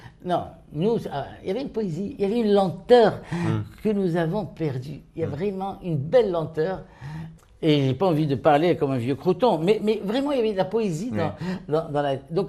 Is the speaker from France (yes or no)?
yes; France; Je suis français, ça ne se voit pas sur ma tête comme toi.